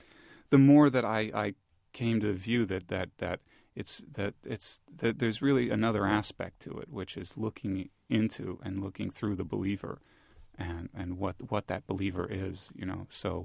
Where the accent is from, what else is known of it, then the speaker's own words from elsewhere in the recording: Brooklyn, New York, United States; I grew up in Brooklyn, New York, and my parents still live in an apartment in Brooklyn where I grew up.